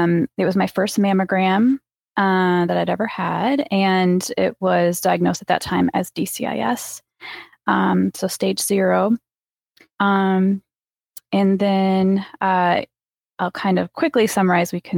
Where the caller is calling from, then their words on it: Waco, Texas, United States; I'm calling in from Waco, Texas.